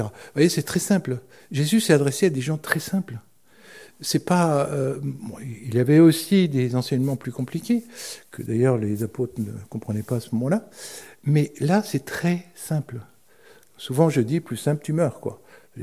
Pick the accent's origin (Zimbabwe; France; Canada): France; parce qu'on est français.